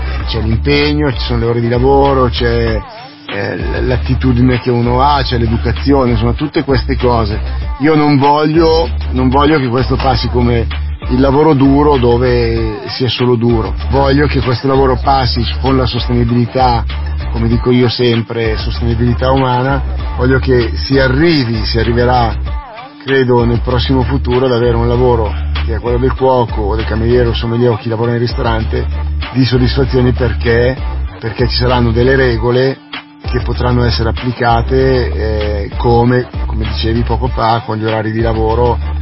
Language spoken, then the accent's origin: Italian; Cornaredo, Lombardy, Italy; Cornaredo è appunto a Cornaredo, per cui la mia città, il mio paese dove ho sempre vissuto e dove sono tornato più o meno 20 anni fa per aprire il mio ristorante.